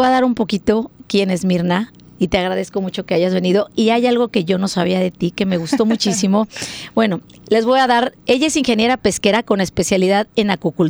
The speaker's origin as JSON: {"language": "Spanish", "country": "Mexico", "said": "de como mexicano estar orgullosos de lo que somos."}